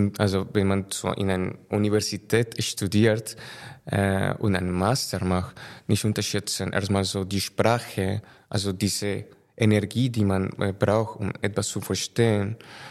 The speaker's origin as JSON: {"language": "German", "country": "Colombia", "second_language": "German", "said": "also ich komme ursprünglich aus Kolumbien und da habe ich Wirtschaftsingenieurwesen studiert"}